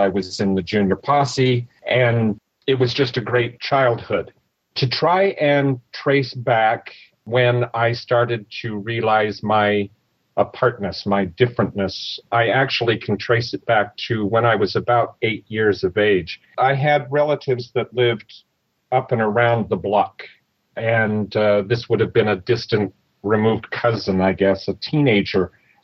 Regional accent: Kaysville, Utah, United States; Growing up in Kaysville, the only way I can describe it is it was a Mayberry-esque type of life.

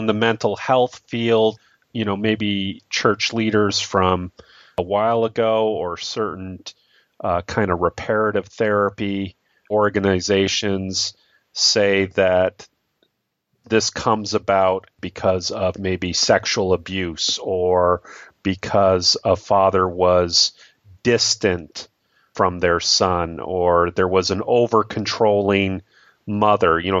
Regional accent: Calgary, Alberta, Canada; I grew up in Calgary, Alberta, Canada, and I consider that to be part of the so-called Book of Mormon Belt.

